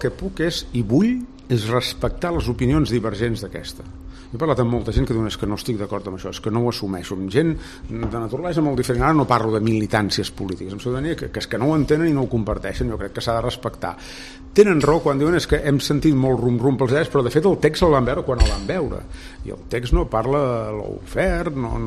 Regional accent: Catalonia, Spain; i ho dic com a català d'un partit catalanista

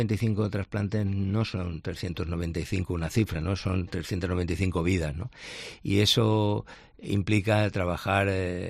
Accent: Valencian Community, Spain; pero sí lo viví como valenciano, ¿no?

